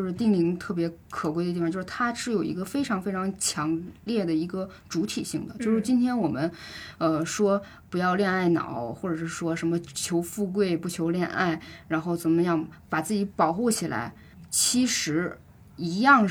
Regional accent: Northeast China, China; 我是东北的

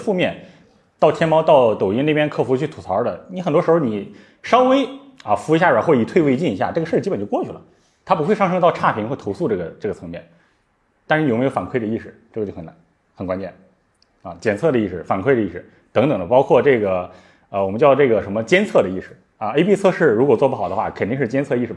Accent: Weihai, Shandong, China; 因为我其实首先我不是北京人，我山东人，山东威海的。 然后我家里就是普通的家庭，然后也是农村出来的，就爸妈都是普通的工人。

